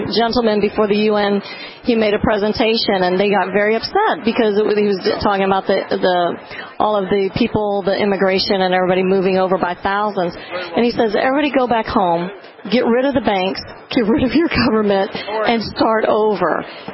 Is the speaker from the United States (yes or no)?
yes; United States; because I travel and I'm an American, they ask, oh, what do you think about what's going on